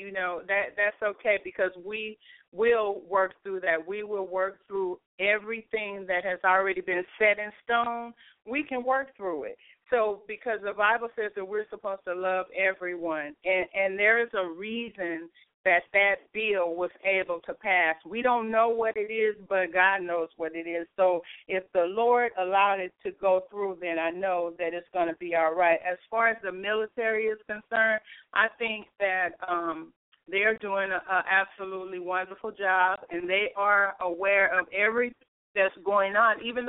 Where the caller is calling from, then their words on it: West Coast, United States; And I am actually calling from the West Coast, and I want to tell you that I love Florida.